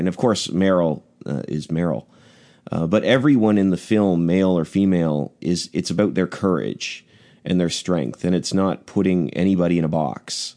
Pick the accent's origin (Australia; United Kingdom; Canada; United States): Canada; And I'm Canadian, so I know films like